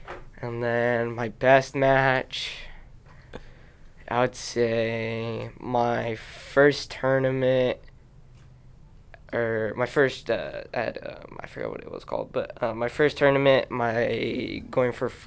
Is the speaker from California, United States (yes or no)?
yes; Visalia, California, United States; I'm a kid from Visalia.